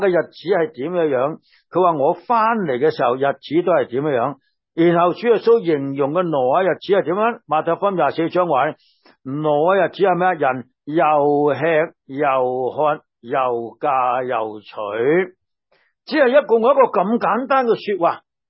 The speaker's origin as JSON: {"language": "Chinese", "country": "China", "said": "我们中国人说民以食为天，对不对？"}